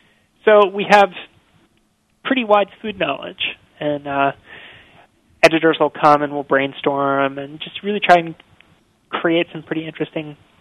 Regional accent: Canada; born there; You know, I was born in Canada, but never really lived there that much.

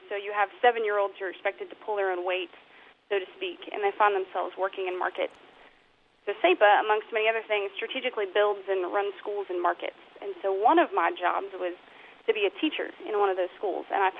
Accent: Dallas, Texas, United States; I grew up in Dallas, Texas.

